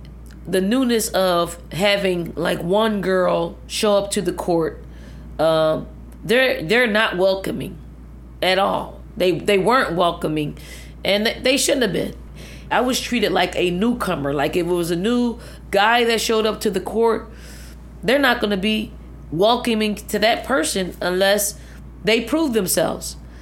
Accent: Philadelphia, Pennsylvania, United States; I mean, I'm from Philly. I'm from North Philly.

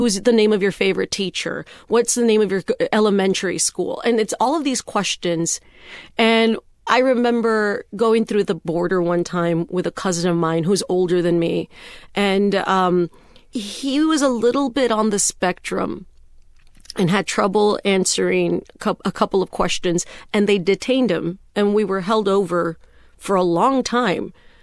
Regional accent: McAllen, Texas, United States; in the border town that I grew up in McAllen, Texas, it's a border town.

